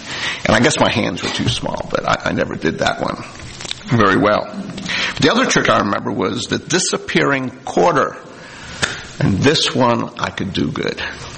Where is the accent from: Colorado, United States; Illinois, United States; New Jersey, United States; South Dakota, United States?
New Jersey, United States; I grew up in New Jersey, so we got stations out of New York